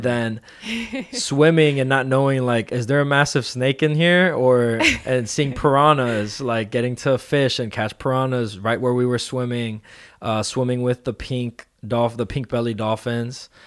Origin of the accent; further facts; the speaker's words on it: Miami, Florida, United States; So I grew up in Miami. So Florida boy, but especially Miami, the city life.